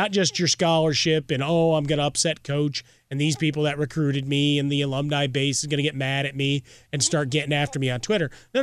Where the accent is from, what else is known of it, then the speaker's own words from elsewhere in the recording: Chicago, Illinois, United States; Right, growing up in Chicago was, well, yeah.